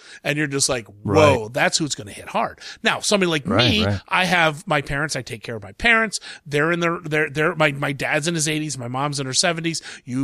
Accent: Columbus, Ohio, United States; I mean, like, I'm from Columbus, Ohio.

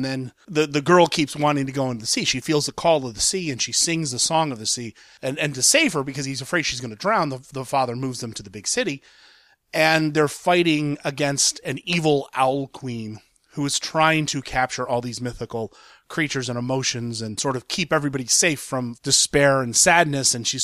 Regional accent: Columbus, Ohio, United States; You can check it out in my hometown at the Gateway Theater in Columbus over this weekend.

